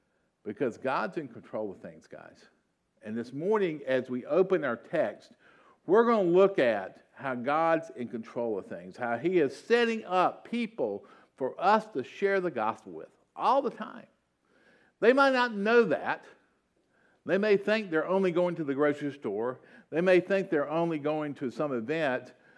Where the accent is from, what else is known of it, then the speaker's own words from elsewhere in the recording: the South, United States; Now, I'm from the South, if you can't tell.